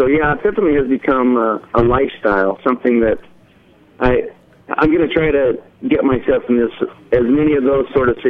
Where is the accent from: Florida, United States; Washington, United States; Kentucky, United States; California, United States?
Washington, United States; Spokane; Well, I grew up in a little small town, and I still live here in Spokane, Wash